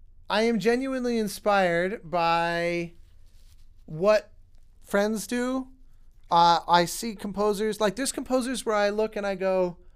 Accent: Colorado, United States; Because I was definitely told those same things growing up in Colorado. I was the only composer anybody ever met.

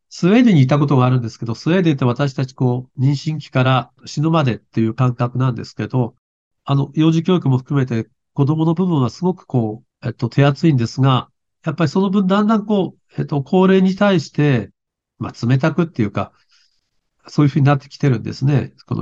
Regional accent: Aomori, Japan; 私、青森県の人間なんですけど、寿命はですね、毎年、ほぼ最下位です。

